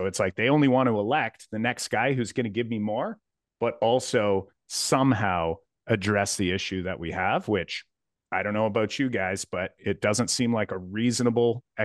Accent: Canada; personally, as a Canadian, I don't really want to give anything up either

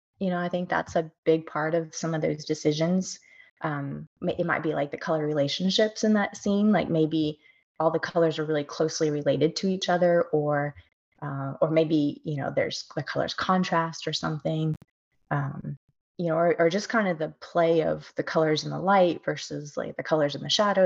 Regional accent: Indiana, United States; we're from Southern Indiana, so everything around us is green

